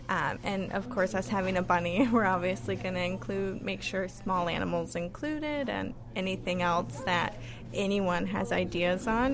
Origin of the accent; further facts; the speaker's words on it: Sackville, Canada; We are from Sackville. We just moved here over a year ago.